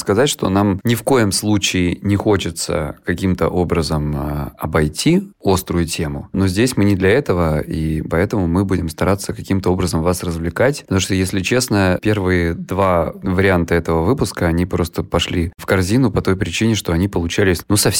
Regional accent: Lisbon, Portugal; мне 37 лет, я психолог, я мужик, я лысый, и я тоже из Лиссабона.

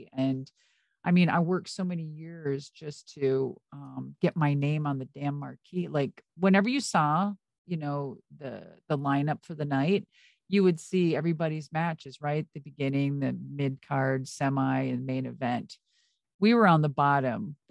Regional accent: Minnesota, United States; Whatever. I'm from Minnesota, so hey.

